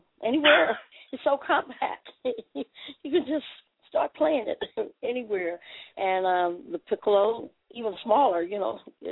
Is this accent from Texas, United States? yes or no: yes; Dallas, Texas, United States; I went to the Dallas Independent School District. I grew up in Dallas, Texas.